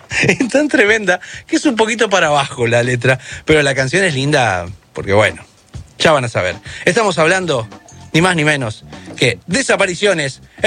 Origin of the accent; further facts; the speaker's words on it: Don Torcuato, Buenos Aires Province, Argentina; y soy de Don Torcuato